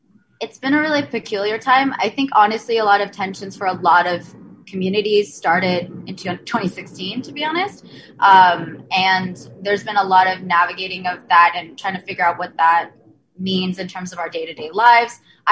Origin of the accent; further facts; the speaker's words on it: California, United States; I'm from the Bay Area, which has been a hot spot.